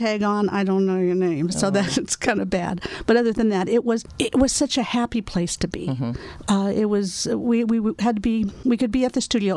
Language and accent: English; Hollywood, California, United States; growing up in Hollywood, I kept that attitude, always knowing it's just a job.